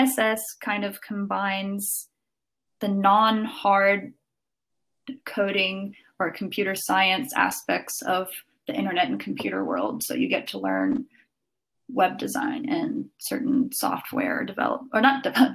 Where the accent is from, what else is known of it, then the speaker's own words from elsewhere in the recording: Italy; I'm from Italy. I grew up there. My mom is American, which explains why I sound the way that I sound, and my dad's Italian. But I grew up in the public Italian education system.